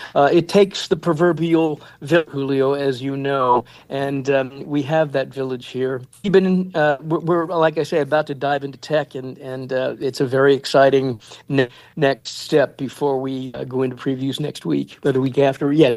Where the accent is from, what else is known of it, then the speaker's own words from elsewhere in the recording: Lancaster, Pennsylvania, United States; He came to Lancaster, Pennsylvania, my hometown, where I was doing a production of Dark at the Top of the Stairs at the Fulton Opera House